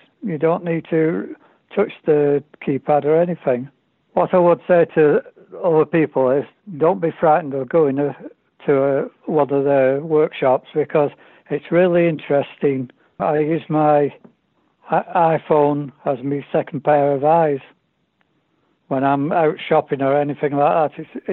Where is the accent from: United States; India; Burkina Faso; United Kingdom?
United Kingdom; Macclesfield, North West England; I'm from Macclesfield and I've got macular disorder and CBS as well.